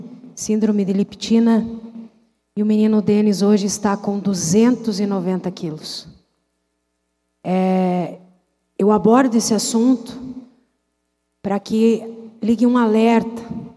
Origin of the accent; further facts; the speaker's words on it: Videira, Santa Catarina, Brazil; o município de Videira, minha cidade natal, comemora 80 anos.